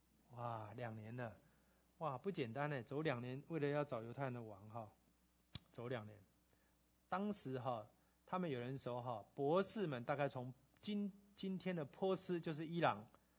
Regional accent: Taiwan; 我们台湾人遇到挫折是盼望多还是抱怨多？

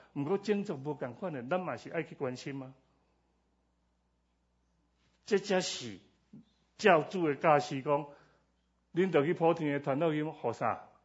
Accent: Taiwan; 甚至回去在我们的故乡台湾

